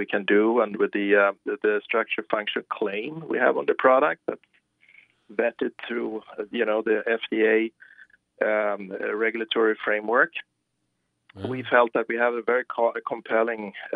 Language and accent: English; Sweden; It's a great idea, some people say, but we're more modest when we come from Sweden, you know.